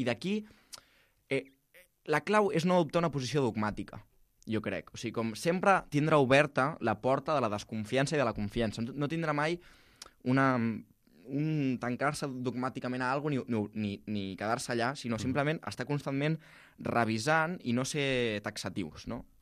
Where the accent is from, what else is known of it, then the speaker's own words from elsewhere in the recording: Catalonia, Spain; Jo soc del Baix Llobregat. Ja n'hi ha prou.